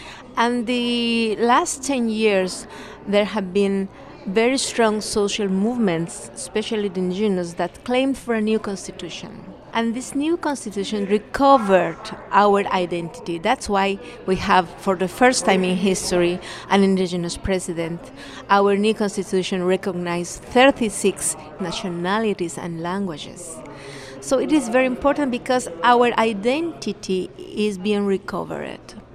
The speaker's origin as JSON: {"language": "English", "country": "Bolivia", "said": "I come from Bolivia, and I work in the Solon Foundation."}